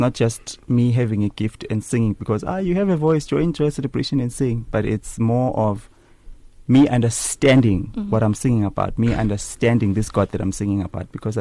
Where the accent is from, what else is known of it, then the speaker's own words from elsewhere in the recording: Eswatini; being able to perform in my home country and seeing the reception. A lot of people are aware of the fact that I'm from there, especially the ones from Swaziland, the jazz fans from Swaziland.